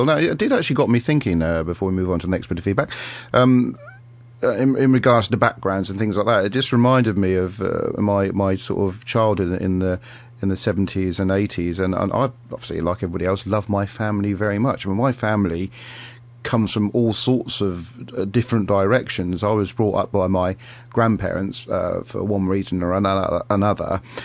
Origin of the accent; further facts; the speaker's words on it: United Kingdom; The BBC is an amazing service that we as British people should be proud